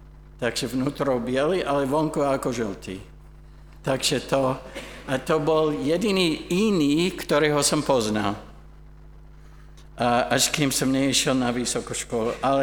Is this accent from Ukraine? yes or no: no; Canada; Slovak is a second language; Lebo som bielý, som kresťan, som z Kanady